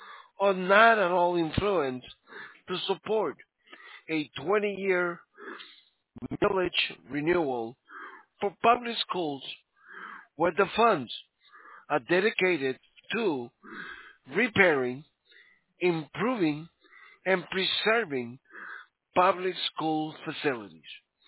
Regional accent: Miami, Florida, United States; Well, I'm from Miami, sir.

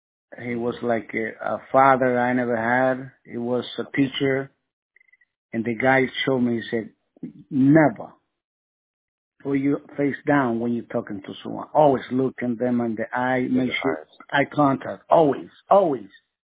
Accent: San Vicente, El Salvador; Yeah, man. San Vicente.

